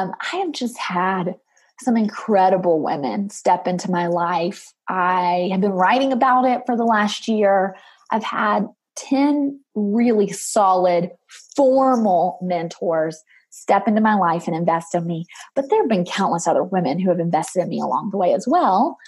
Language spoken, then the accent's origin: English; Murfreesboro, Tennessee, United States; I'm a Murfreesboro girl, and I'm not trying to hide it, but people just don't know where that is.